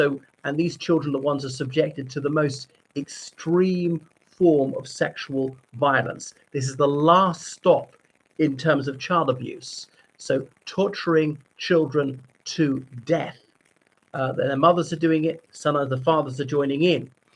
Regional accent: Ireland; from Ireland.

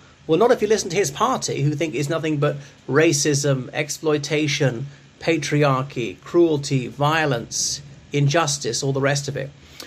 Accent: Ireland; from Ireland.

